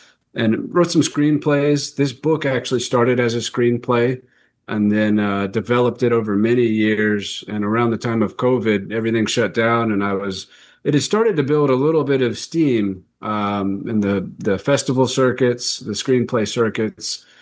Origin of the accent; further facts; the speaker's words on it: Raleigh, North Carolina, United States; born there; I was born in Raleigh, North Carolina, so it's not exactly a company town as related to the arts.